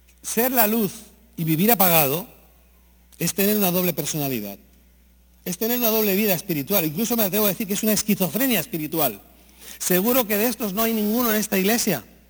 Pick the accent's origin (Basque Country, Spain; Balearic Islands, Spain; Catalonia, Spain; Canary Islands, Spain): Catalonia, Spain; Barcelona; Yo soy catalán, yo soy de Barcelona